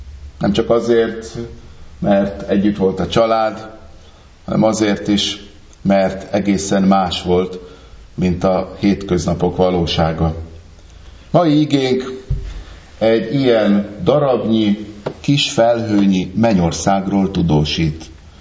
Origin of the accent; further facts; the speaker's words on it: Great Hungarian Plain, Hungary; Nekem, mint alföldi gyereknek, a felhők fölött lenni valami különös élmény volt.